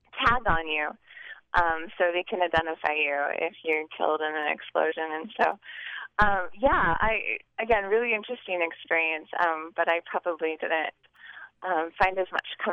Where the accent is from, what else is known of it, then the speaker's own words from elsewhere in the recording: Wales, United Kingdom; Being Welsh and descending from coal miners is... actually, it's always been very important to us.